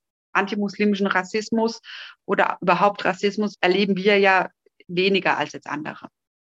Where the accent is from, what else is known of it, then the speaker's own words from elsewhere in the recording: Bavaria, Germany; ich kann da durchaus auch meine fränkische Herkunft mit meinem Kopftuch vereinbaren.